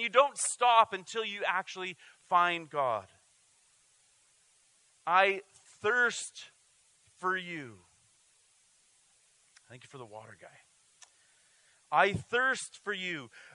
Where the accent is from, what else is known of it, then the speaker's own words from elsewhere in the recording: Cranbrook, British Columbia, Canada; my small Baptist church growing up in Cranbrook